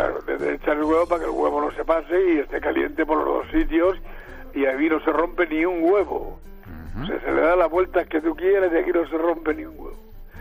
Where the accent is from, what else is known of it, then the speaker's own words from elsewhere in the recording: Ávila, Castile and León, Spain; los huevos de un pueblo de Ávila, donde yo soy de Ávila, ¿me entiendes?